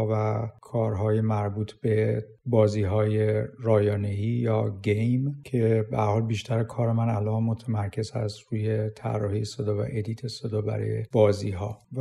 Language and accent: Persian; Iran; moved away; بعدم سفر پیش اومد و من از ایران مهاجرت کردم